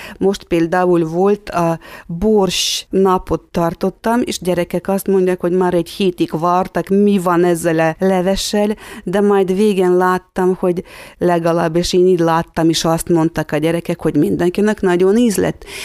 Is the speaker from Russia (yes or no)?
yes; Russia; Hungarian is a second language; now in Hungary; én Oroszországban születtem, és ott az orosz nyelv olyan volt, mint anyanyelvi státuszban volt, mivel két nyelvet párhuzamosan beszéltünk, és akkor iskolában is az órák orosz nyelven voltak, otthon meg mordvin nyel